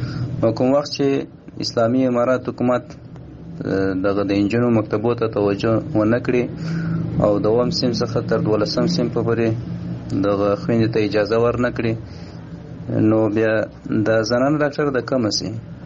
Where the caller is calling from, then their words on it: Helmand, Afghanistan; د هلمند ولایت اوسیدونکی یم.